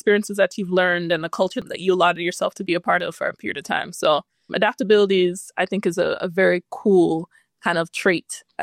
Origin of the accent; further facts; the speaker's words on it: Jamaica; I'm Jamaican, so I was born in Jamaica. I lived there two separate times in my life, in my earlier years, the first couple of years of my life, and then I moved back in my early 20s.